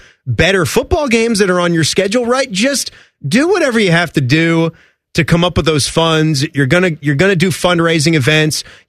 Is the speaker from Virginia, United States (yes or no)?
yes; Virginia, United States; I went to the Shoney's growing up in Northern Virginia.